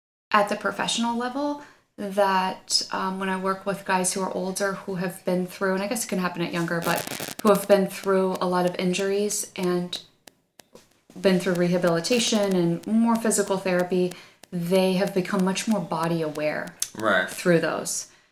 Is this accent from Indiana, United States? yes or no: yes; Indianapolis, Indiana, United States; born there; I was born in Indianapolis.